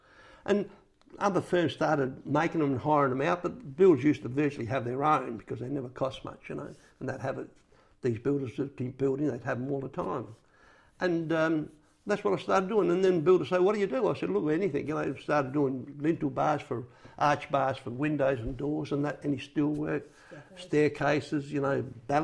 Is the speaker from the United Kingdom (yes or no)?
no; Australia; born there; they could not believe that I was born in Australia.